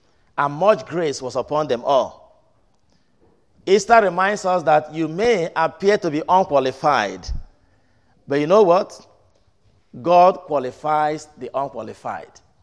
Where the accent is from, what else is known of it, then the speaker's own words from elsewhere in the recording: Nigeria; I was not appointed because I'm originally a Nigerian.